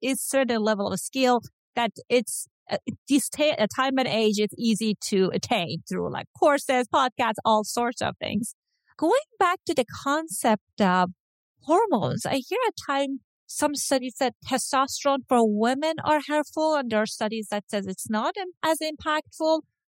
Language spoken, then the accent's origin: English; United States; As you can see, I'm Iranian American.